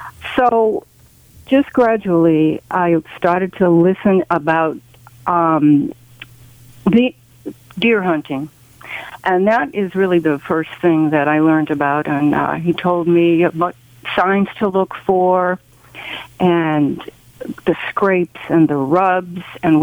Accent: Connecticut, United States; I'm from Connecticut, and only child.

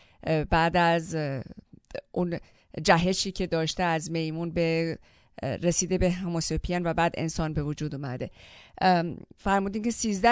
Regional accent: Iran; به عنوان یک ایرانی بهش افتخار میکنم واقعا

